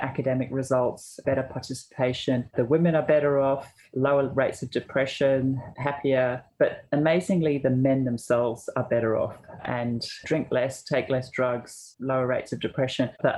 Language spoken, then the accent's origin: English; Australia; But we as Australian women are more attracted to the macho version.